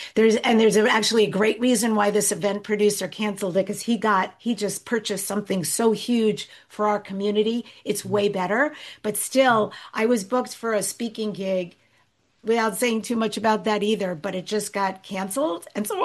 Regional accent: New York, United States; We came home talking about buying land there, not to live forever. I'm already from New York. I know what winters are like.

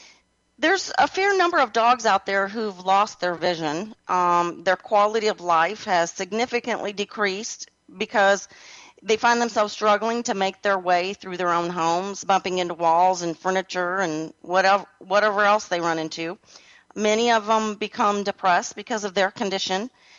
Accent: Fort Worth, Texas, United States; I'm from Fort Worth, Texas …

